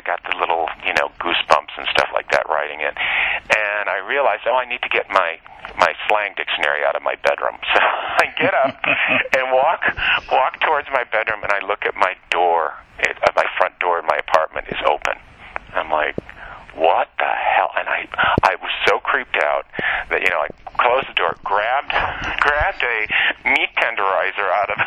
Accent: Chicago, Illinois, United States; But I think growing up in Chicago helped.

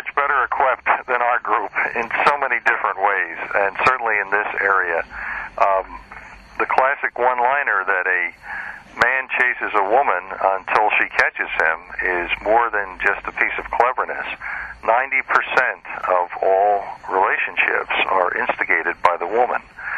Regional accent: Philadelphia, Pennsylvania, United States; As a young boy growing up in Philadelphia, my mother and dad were deaf, and so I was fascinated by sign language

